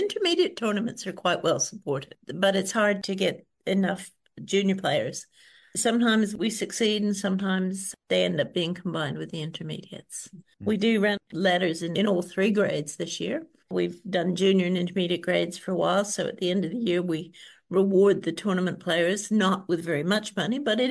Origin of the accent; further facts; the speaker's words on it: United States; now in New Zealand; I grew up in the United States.